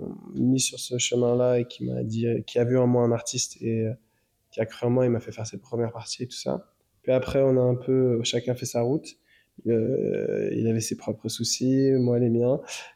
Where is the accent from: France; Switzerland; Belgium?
France; Paris, Île-de-France; moved away as an adult; now in Berlin, Germany; j'avais trop de souvenirs, j'ai grandi à Paris.